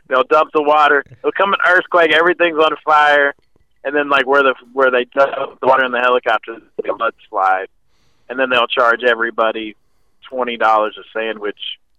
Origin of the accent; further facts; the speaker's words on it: the South, United States; I grew up in the South.